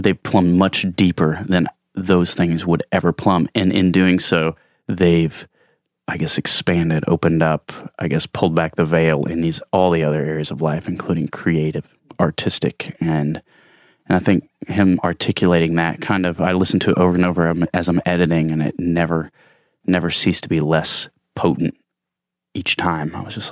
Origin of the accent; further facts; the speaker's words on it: Muncie, Indiana, United States; Oh, see, I'm from Muncie, Indiana, and it was probably mid-2000